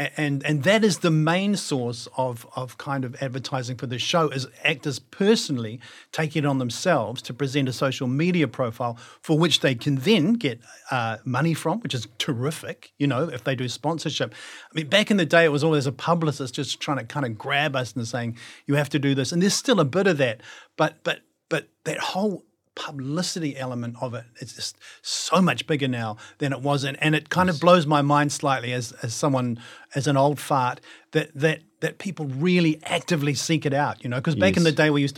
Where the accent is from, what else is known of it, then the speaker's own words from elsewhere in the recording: London, United Kingdom; born there; And I was born in London.